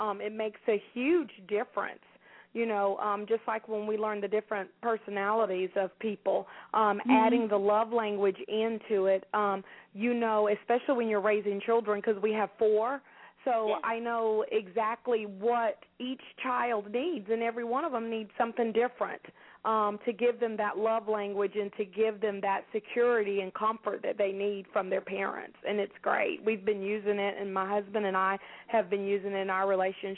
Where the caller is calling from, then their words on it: Panama City, Florida, United States; I'm calling from Panama City, Florida.